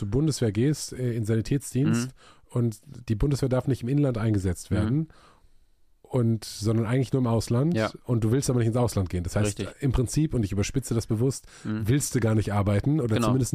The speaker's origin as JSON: {"language": "German", "town": "Hagen", "region": "North Rhine-Westphalia", "country": "Germany", "said": "Ich komme aus Hagen, das Tor zum Sauerland."}